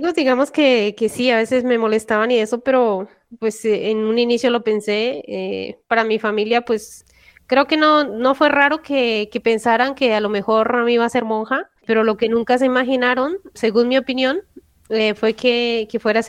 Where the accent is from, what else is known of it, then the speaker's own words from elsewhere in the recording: Gachetá, Cundinamarca, Colombia; Soy de la región del Guavio, muy cerca de Bogotá. Estamos en Gachetá. Ajá. Es más o menos dos horas de Bogotá.